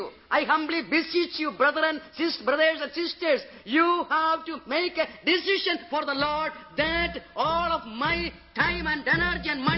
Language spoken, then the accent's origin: English; India; I am coming from India.